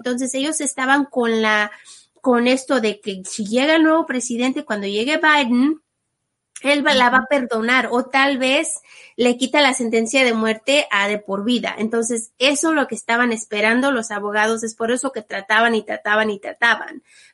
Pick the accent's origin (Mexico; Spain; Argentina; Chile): Mexico; Yo crecí en México, chiquita, estaba chiquita, y vivíamos en un ranchito y no teníamos televisor.